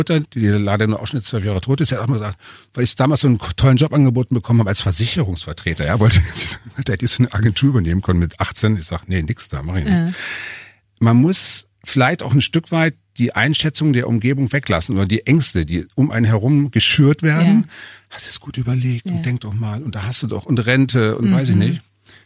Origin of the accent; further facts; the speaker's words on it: Hanover, Lower Saxony, Germany; now in Bavaria; Ja, also eigentlich bin ich ja Hannoveraner sogar.